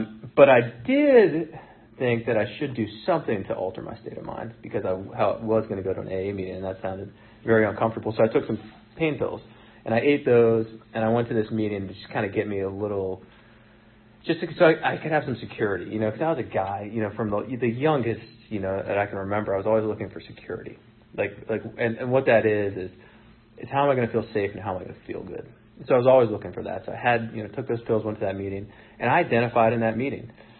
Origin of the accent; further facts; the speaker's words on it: Friendship Heights, District of Columbia, United States; So I was like, I'm from Friendship Heights, you know what I mean? And that's, like, the metro station there.